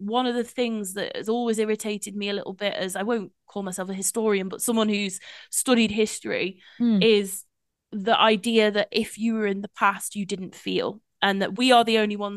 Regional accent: Telford, West Midlands, United Kingdom; I am from Telford, which is important. It's great, Telford

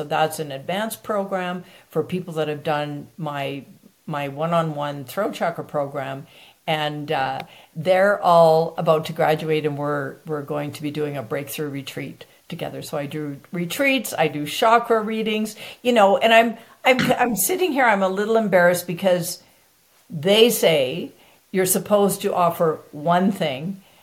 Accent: Canada; now in United States; I am Canadian.

